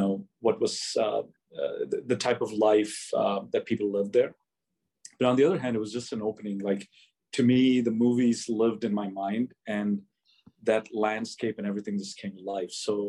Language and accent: English; Chicago, Illinois, United States; until then, I grew up in Chicago, and I was exposed to all the metropolitan cities.